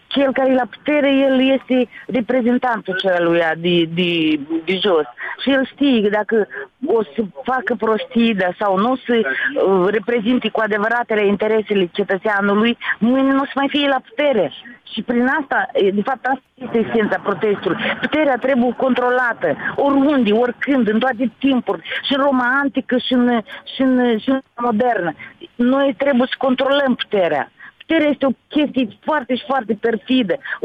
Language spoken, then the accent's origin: Romanian; Moldova; moved away; Și eu sunt în final din Moldova. Mă doare de ce am ieșit.